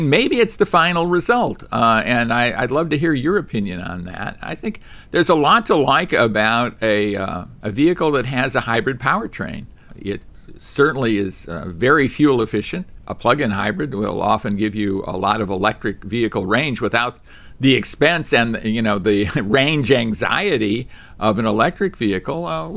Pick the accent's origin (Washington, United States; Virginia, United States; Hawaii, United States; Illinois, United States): Illinois, United States; I come from Illinois, so right across the border there.